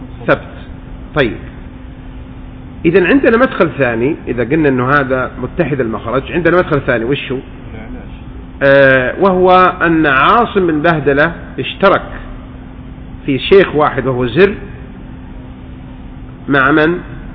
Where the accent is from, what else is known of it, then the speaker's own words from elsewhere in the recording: Saudi Arabia; الحمد لله نعم كثرت في بلدنا الخليج خاصة السعودية المملكة العربية السعودية